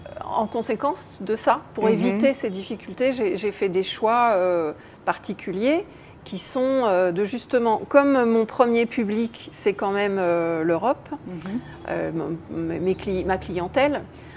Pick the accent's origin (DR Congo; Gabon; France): France; now in Guinea; J'ai 54 ans, je suis française. Je suis maman d'une grande fille de 27 ans. Je suis ingénieure agronome de formation et je vis en Guinée une bonne partie de l'année depuis bientôt 6 ans.